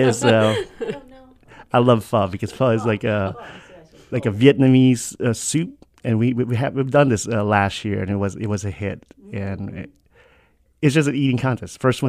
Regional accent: Philippines; Like me personally, I'm Filipino.

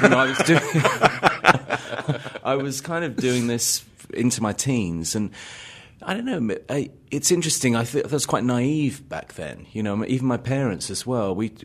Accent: London, United Kingdom; Well, I lived in London. I'm a Londoner.

